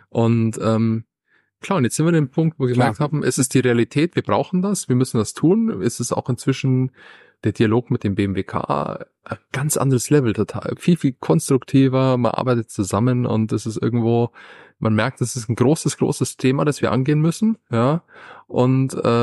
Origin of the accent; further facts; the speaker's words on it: Bavaria, Germany; ich komme ja aus Bayern